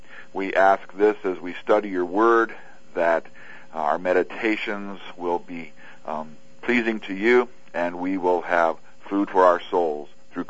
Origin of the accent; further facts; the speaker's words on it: Cleveland, Ohio, United States; Well, yeah, but I'm from Cleveland, remember